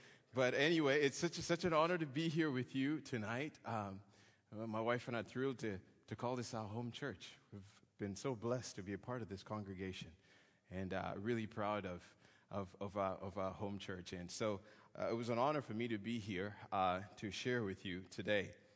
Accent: Kenya; I am from Kenya, and you know, if it was the World Cup, it would have been a different story.

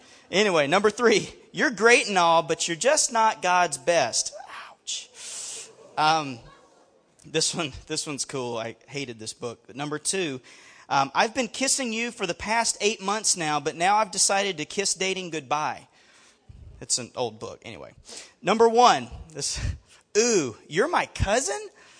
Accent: Alabama, United States; also born or lived in Toledo, United States; So anyway, I'm from Alabama. In Alabama, you talk back.

